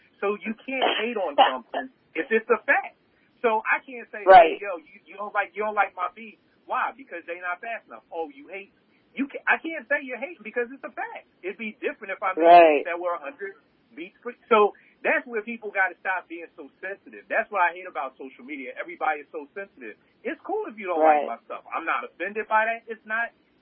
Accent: Philadelphia, Pennsylvania, United States; I'm from Philly.

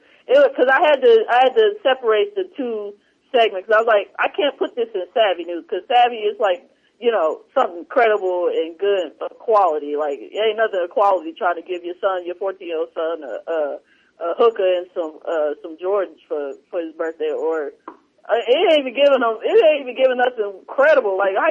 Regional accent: the South, United States; I'm from the South

